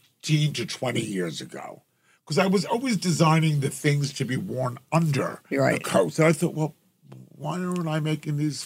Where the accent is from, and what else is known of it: New Jersey, United States